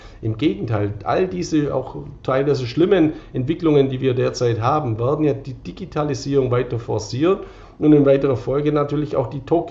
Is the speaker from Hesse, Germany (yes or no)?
no; Baden-Württemberg, Germany; Und ich bin ein Schwabe, wer streut, rutscht nicht aus.